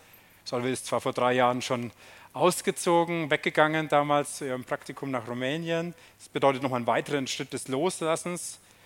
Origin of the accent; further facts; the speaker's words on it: Schweinfurt, Bavaria, Germany; meine Kindheit und Jugendzeit in Schweinfurt, 55 Kilometer von hier entfernt, als Baby da geboren, Erstgeborener, dann ist ein Bruder noch dazugekommen, 3 Jahre später, der Andi. Dann bin ich da zur Schule gegangen, viele Freunde gehabt, in so einem Wohnblock gelebt